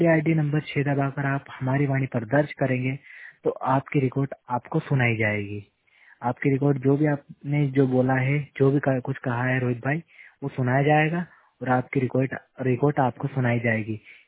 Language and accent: Hindi; Sujanpur, Madhya Pradesh, India; और मैं मध्य प्रदेश के सुजानपुर क्षेत्र का रहने वाला हूँ